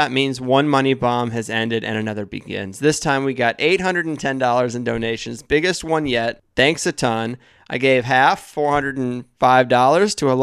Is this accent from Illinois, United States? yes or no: no; San Diego, California, United States; from San Diego